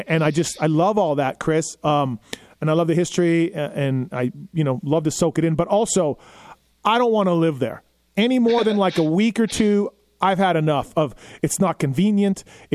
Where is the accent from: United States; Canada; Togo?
Canada; moved away; I'm from Canada. I've lived here longer than I did in Canada